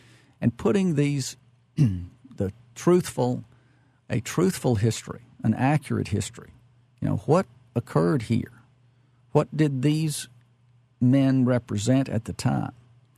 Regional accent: Glasgow, Kentucky, United States; My own family, and now we grew up in Glasgow in southern Kentucky, not Lexington.

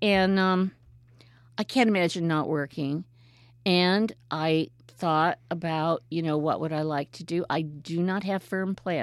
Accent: Denver, Colorado, United States; You know, I'm an Army brat, but I grew up primarily in Denver.

